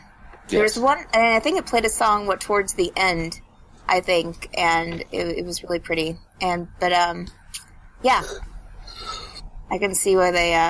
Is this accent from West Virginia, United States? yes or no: yes; West Virginia, United States; Sorry. That's my accent. Sorry. That's what happens when you live in West Virginia for your entire life.